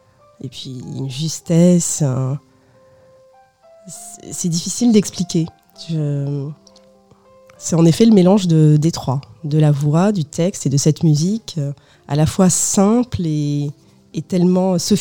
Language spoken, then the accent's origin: French; France; born there; Et je suis d'origine portugaise, oui, je ne l'ai pas précisé. Je suis née en France de deux parents portugais, venue en France dans les années 70.